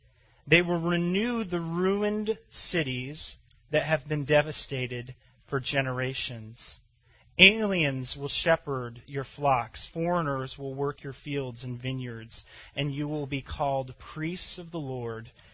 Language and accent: English; Phoenix, Arizona, United States; I grew up in Phoenix, Arizona, where I just got an awe.